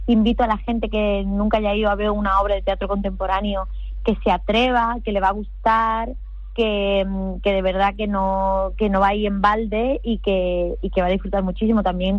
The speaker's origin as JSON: {"language": "Spanish", "town": "Málaga", "region": "Andalusia", "country": "Spain", "tie": "born there", "said": "yo nací en El Bulto, en este barrio que ya no existe."}